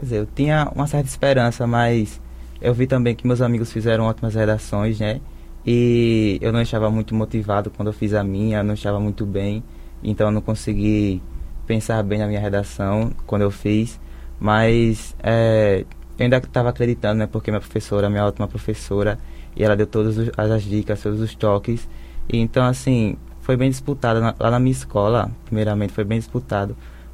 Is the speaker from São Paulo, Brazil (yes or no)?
no; Capela, Alagoas, Brazil; Eu sou de Capela, Alagoas.